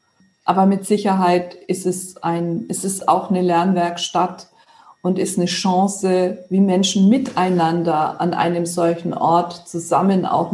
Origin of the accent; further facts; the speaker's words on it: Augsburg, Bavaria, Germany; Und es ist natürlich meine Heimatstadt, es ist ein Teil meiner Familie. Also immer führen auch Reisen nach Augsburg.